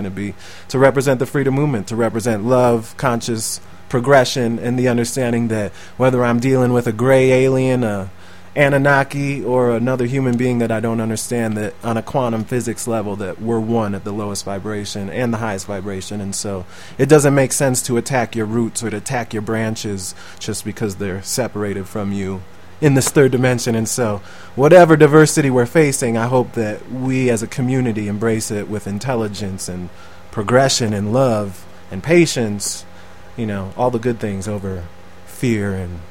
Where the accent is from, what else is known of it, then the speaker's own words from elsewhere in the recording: Milwaukee, Wisconsin, United States; now in Colorado, United States; That's why I came out to Colorado from Milwaukee, is because right.